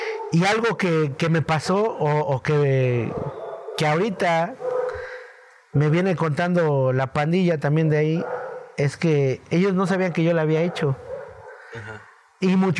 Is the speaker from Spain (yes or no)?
no; Puebla, Mexico; yo me crié en la Cocota y eran casas como de que tú te podías pasar a la otra.